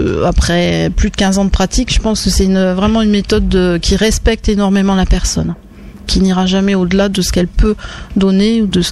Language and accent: French; France; Je suis française, et donc.